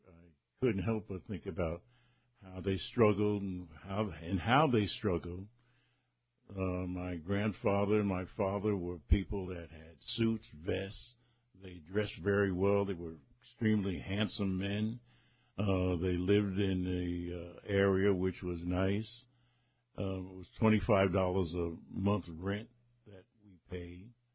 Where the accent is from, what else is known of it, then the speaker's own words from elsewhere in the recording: Nyack, New York, United States; we had a community center in the black community, Nyack, where we had entertainment, dances, and parties there.